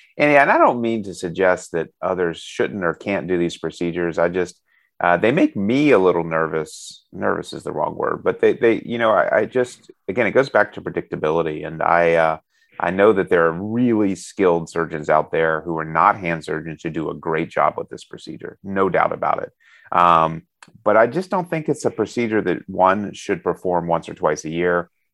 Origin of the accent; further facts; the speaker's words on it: Alabama, United States; Well, growing up in Alabama, the careful fried chicken creation process I'm interested to see how it comes out.